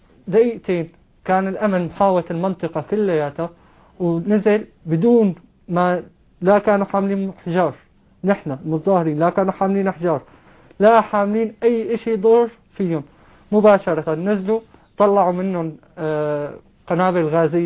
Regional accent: Damascus, Damascus Governorate, Syria; أنا من دمشق، وصوتي بيوحي بهالشيء، وممكن لأي مشاهد بالأحداث اللي هلأ راح ألوريها بيعرف أني أنا من دمشق. نعم. ومن الميدان بالذات.

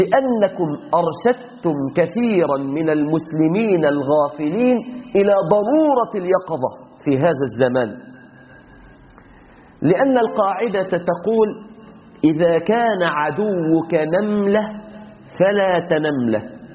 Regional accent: Egypt; تاريخكم دموي عندنا في مصر بما عرف بالحملة الفرنسية

